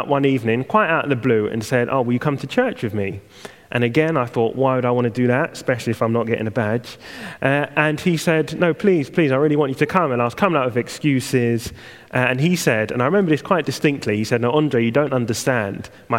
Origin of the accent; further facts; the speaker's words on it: Harrow, London, United Kingdom; now in Manchester, United Kingdom; in Manchester at the moment, and I moved up there about 8 years ago and lived in different parts of Manchester. But before that time, I grew up in London, and more specifically, Harrow.